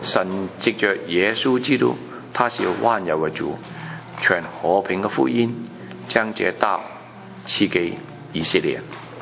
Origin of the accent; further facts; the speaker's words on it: China; 神也爱我们中国人